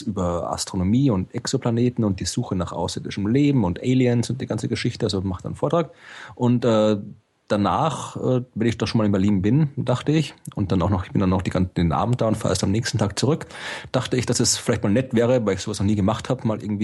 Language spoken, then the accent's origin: German; Austria; Ja, also ich bin Österreicher, wir können alle Skifahren.